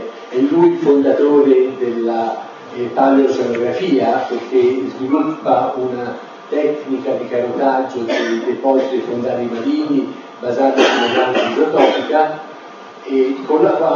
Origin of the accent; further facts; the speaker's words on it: Florence, Tuscany, Italy; E io sono fiorentino e quindi per me fare la presentazione a Firenze è anche l'occasione per incontrare tanti amici